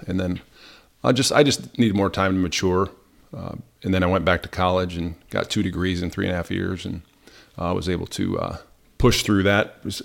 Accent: Liberty Center, Ohio, United States; I grew up in Liberty Center, small farming community, about 3,000 people.

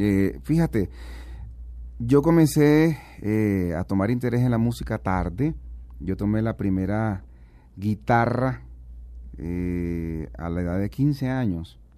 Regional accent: Maicao, La Guajira, Colombia; yo me crié en Maicao, una región vallenata, perdón, por excelencia

